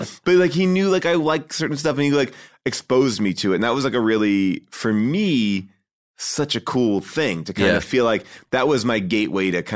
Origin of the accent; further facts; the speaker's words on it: New York, United States; I grew up in Long Island, right outside of New York City.